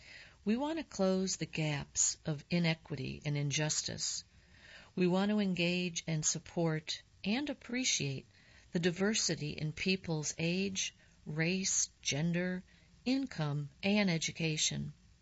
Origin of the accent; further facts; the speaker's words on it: Raleigh, North Carolina, United States; I'm a product of Wake County public school system. I grew up in Southeast Raleigh, so there are a lot of allegiances to this area.